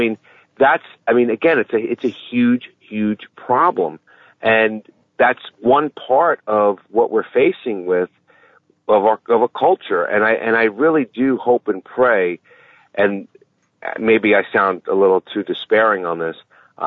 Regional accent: New York, United States; Same thing where I grew up in New York. There was an area called Summit Park, and Summit Park was a mental health facility, soup to nuts.

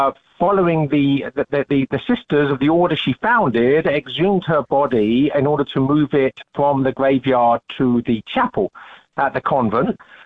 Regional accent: England, United Kingdom; I'm an Englishman, so I'm not expected to forget.

